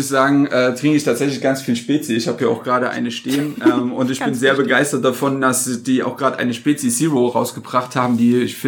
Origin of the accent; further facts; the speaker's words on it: East Germany, Germany; Ja, wir kommen aus dem Osten, deswegen Fasching, ne?